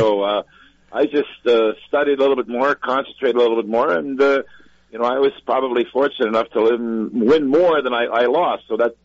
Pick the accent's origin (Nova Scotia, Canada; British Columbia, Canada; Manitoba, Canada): Manitoba, Canada; Winnipeg; I grew up in Winnipeg, Manitoba